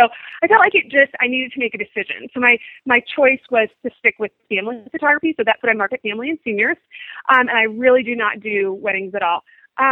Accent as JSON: {"language": "English", "region": "Texas", "country": "United States", "said": "I don't know if a man knew I was from Texas, but I was not local to him."}